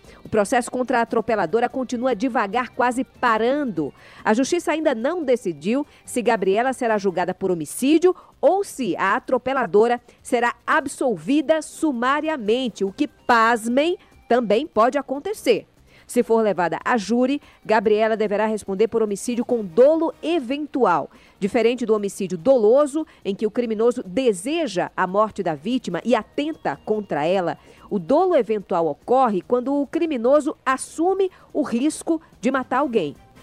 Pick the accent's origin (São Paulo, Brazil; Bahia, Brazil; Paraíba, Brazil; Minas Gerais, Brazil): Paraíba, Brazil; João Pessoa; eu lembro aqui um exemplo de justiça que vem lá da minha cidade. Vem de João Pessoa, na Paraíba.